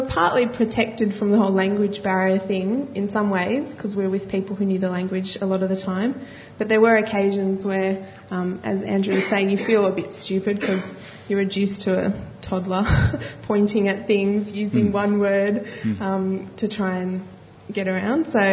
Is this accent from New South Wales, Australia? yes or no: yes; Sydney, New South Wales, Australia; I grew up on the Northern Beaches, so Sydney girl.